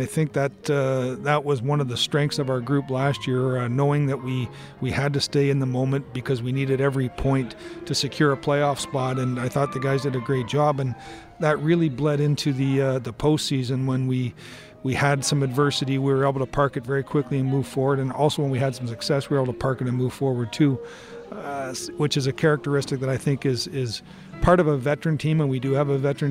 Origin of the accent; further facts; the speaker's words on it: Canada; as a Canadian